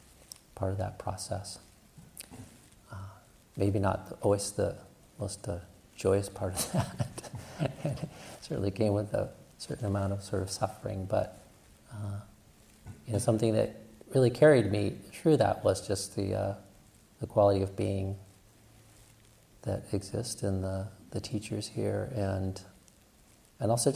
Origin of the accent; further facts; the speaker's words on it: Pacific Northwest, United States; even the Thai notion of what constitutes a forest contrasts starkly with my sense of it growing up in the Pacific Northwest.